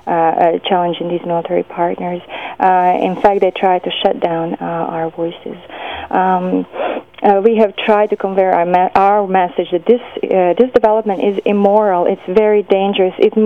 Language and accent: English; Bosnia & Herzegovina; Well, yes, I grew up in Bosnia, and I lived through the war and, until 1995.